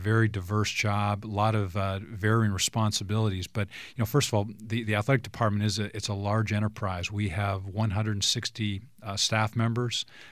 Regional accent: Canada; which was a dream of mine growing up in Canada.

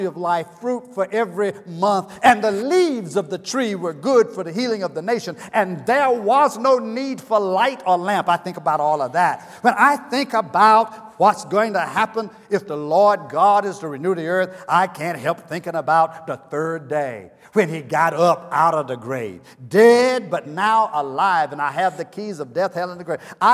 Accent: North Carolina, United States; But anyway, I'm from North Carolina anyway.

